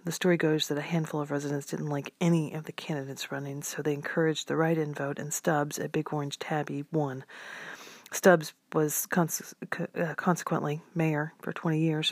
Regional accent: Kentucky, United States; also born or lived in Cincinnati; Growing up in Kentucky, I don't remember hearing about Rabbit Hash, but I definitely remember hearing a lot about it when we lived in Cincinnati.

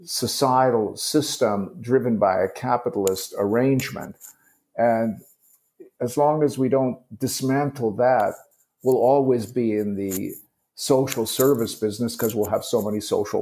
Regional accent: Canada; But I grew up in Canada, so hockey, you know, that's what you do.

